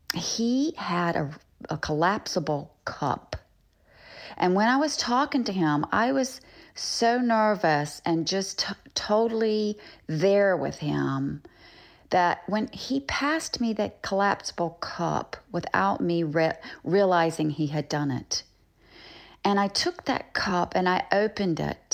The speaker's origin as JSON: {"language": "English", "region": "the South", "country": "United States", "tie": "born or raised there", "said": "Growing up in the South, I think it wasn't uncommon, especially because I'm older"}